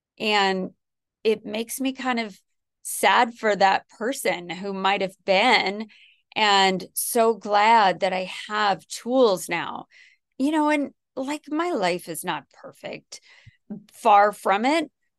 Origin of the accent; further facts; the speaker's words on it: California, United States; for me, I grew up in the Silicon Valley, and I was around a lot of really smart kids